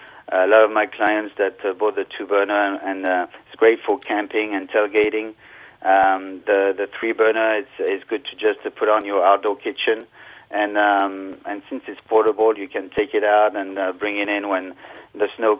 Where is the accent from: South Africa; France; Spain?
France; Bidart, Nouvelle-Aquitaine; English is a second language; now in United States; Yes, I come from the French side. It's a small village called Bidart.